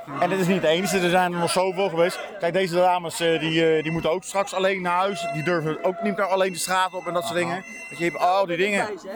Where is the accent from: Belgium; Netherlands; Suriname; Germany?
Netherlands; Dat zouden wij ook als Nederlanders doen. Aha. Als hier de oorlog uitbreekt, dan ga ik ook niet vluchten naar een ander land.